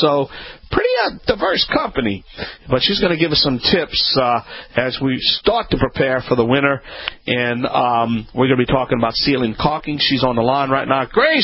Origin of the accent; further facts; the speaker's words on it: Louisiana, United States; I am the Cajun man from the Bayou Land.